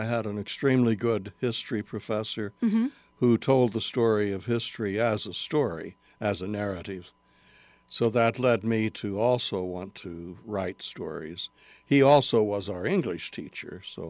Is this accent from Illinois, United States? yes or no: yes; Cairo, Illinois, United States; born there; Well, I was born in Cairo, Illinois.